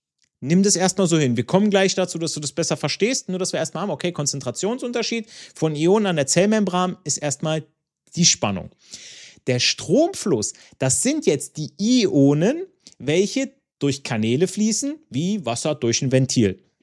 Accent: Italy; in meinem Heimatland Italien

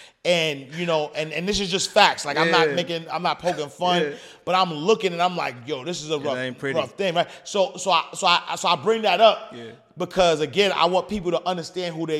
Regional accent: New York, United States; I mean, I'm from New York, so East Orange ain't no easy place.

